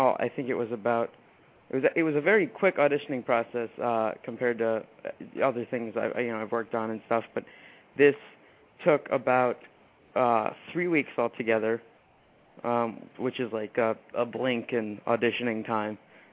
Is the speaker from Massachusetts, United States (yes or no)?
yes; Westboro, Massachusetts, United States; And I filmed in my hometown of Westboro, Massachusetts, and all around there.